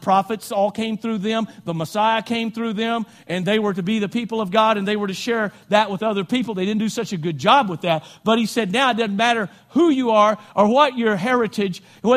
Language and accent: English; the South, United States; and I'm from the South